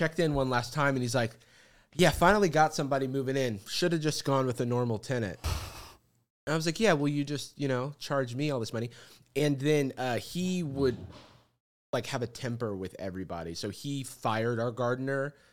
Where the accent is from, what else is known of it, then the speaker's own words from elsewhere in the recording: Florida, United States; No, growing up in Florida, we had so many hurricanes.